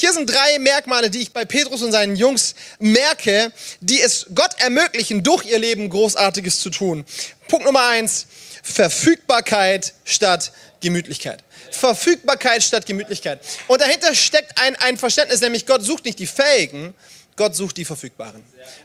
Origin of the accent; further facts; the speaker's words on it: Ulm, Baden-Württemberg, Germany; dass ich bei uns in Ulm in die Fußgängerzone gegangen bin